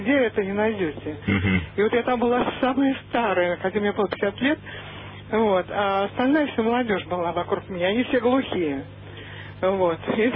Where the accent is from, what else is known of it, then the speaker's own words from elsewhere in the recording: Moscow, Russia; Я вот москвичка.